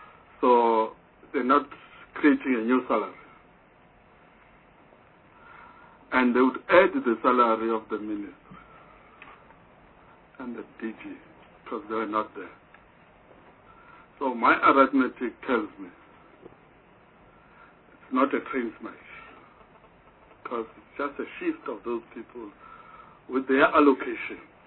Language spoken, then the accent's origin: English; KwaZulu-Natal, South Africa; I come from Zulu Natal, King Andrew